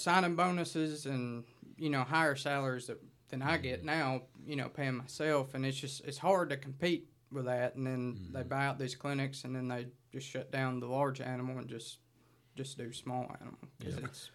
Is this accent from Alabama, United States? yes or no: yes; Coleman, Alabama, United States; So I was born and raised in Coleman, Alabama, went to vet school in Auburn